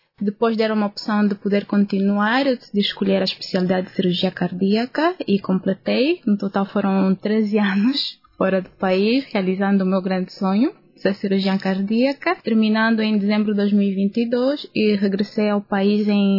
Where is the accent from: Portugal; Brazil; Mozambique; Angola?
Angola; Lubango, Huíla; que eu sou do Lubango, fui ter com a família